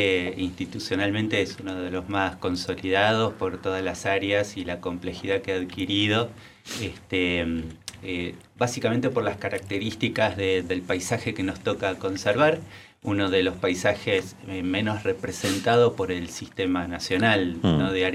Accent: Plotier, Neuquén, Argentina; Y soy de la estepa patagónica, así que para mí no. Yo vengo de Plotier en realidad, así que.

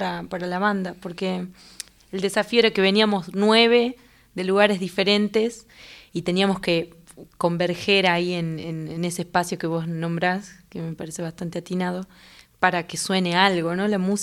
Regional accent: Catamarca, Argentina; Yo vengo de Catamarca y había hecho durante mucho tiempo...

